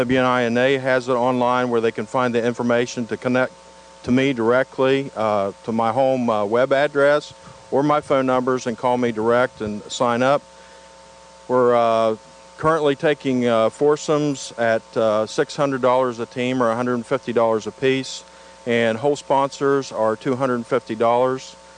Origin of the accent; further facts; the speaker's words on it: West Virginia, United States; moved away; Okay, Coy, I'm actually was a resident of West Virginia for many years, and from West Virginia, and moved here in 2002 with State Farm, and have 23 years with State Farm.